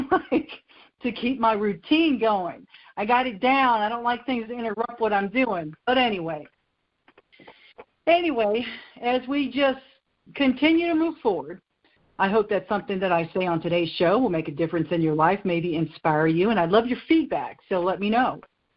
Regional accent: Vinton, United States; We're from a town called Vinton. I guess that's not funny. But anyway, I'm from Vinton.

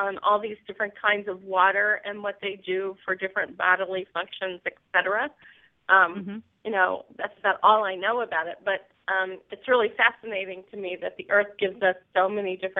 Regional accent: Saratoga Springs, New York, United States; I'm actually from Saratoga Springs, and up there we have at least, I think the number is 42 different kinds of water from various mineral springs.

